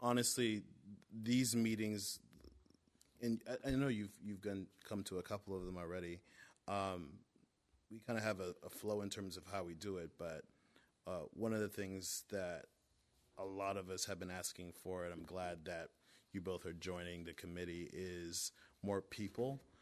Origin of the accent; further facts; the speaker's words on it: White House, Florida, United States; I grew up off of in White House off of Chafee and Old Plank.